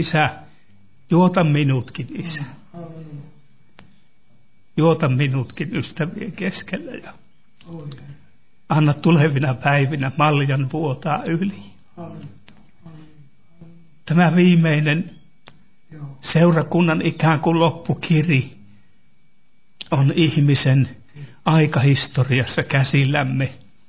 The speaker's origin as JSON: {"language": "Finnish", "town": "Suolahti", "region": "Central Finland", "country": "Finland", "tie": "born or raised there", "said": "minunkin seurakunnassani ja kotikaupungissani Suolahdessa"}